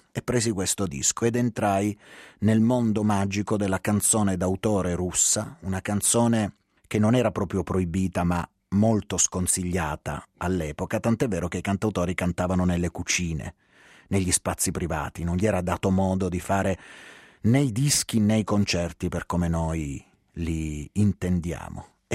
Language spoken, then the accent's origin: Italian; Lecce, Apulia, Italy; moved away as an adult; Ero piccolo, avevo 15 anni, 16 anni, vivevo ancora a Lecce, che è la mia città natale, dove sono vissuto fino a 18 anni.